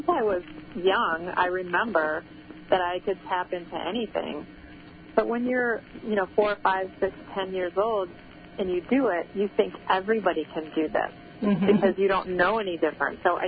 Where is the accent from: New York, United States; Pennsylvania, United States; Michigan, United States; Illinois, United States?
Michigan, United States; Detroit; I grew up in Detroit. Women don't invent things.